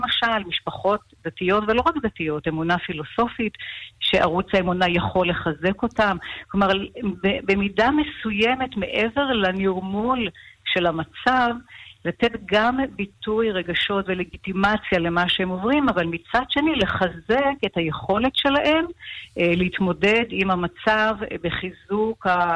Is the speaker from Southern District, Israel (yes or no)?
yes; Sderot, Southern District, Israel; משפחתי גרה בסדרות, אני נולדתי וגדלתי בסדרות.